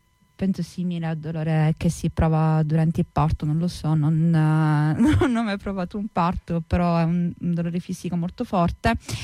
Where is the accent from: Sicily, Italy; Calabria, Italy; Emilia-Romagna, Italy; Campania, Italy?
Sicily, Italy; Sono partita dalla Sicilia perché io sono siciliana.